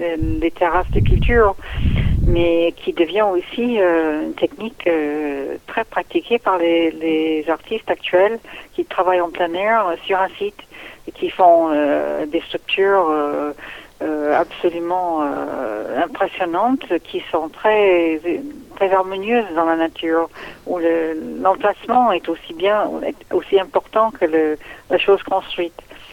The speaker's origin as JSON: {"language": "French", "country": "Canada", "moved": "yes", "lives_now": "France", "said": "vous entendez bien mon accent, je suis pas d'ici, même si je suis d'ici, je suis canadienne d'origine, mais j'habite ici depuis 74, donc ça fait quand même un petit moment. Ici, pour moi, c'est pas le Languedoc-Roussillon, mais c'est tout près, c'est dans le sud de l'Ardèche."}